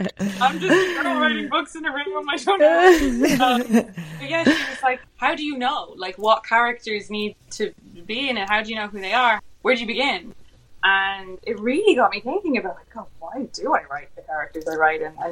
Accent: Ireland; moved away as an adult; now in London, United Kingdom; Like, even if you're moving, like when I moved from Ireland to London, it was this huge opportunity.

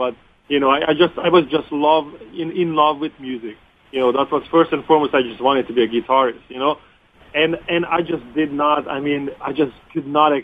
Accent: Hungary; now in United States; Yeah, I was born in Hungary. I grew up there. You know, I pretty much lived behind the Iron Curtain, straight up.

